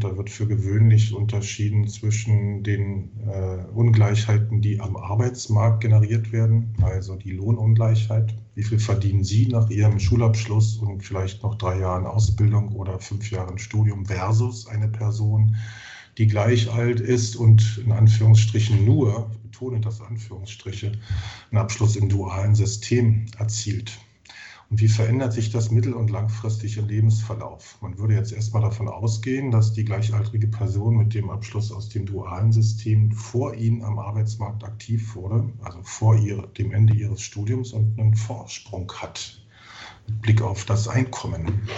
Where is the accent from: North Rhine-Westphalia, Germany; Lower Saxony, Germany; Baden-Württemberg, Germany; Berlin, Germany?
Berlin, Germany; bin gebürtiger Berliner aus dem Ostteil der Stadt.